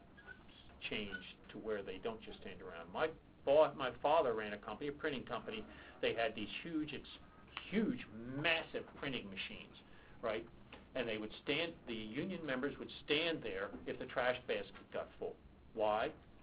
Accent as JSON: {"language": "English", "region": "Pennsylvania", "country": "United States", "tie": "born or raised there", "said": "I was raised in Pennsylvania."}